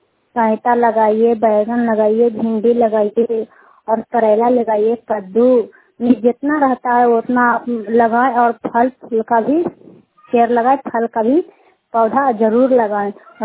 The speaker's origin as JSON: {"language": "Hindi", "town": "Kukahariya", "region": "Bihar", "country": "India", "said": "कुकहरिया के रहने वाले हैं, रुखाई पंचायत चंदीप प्रखंड ललंदा जिला के।"}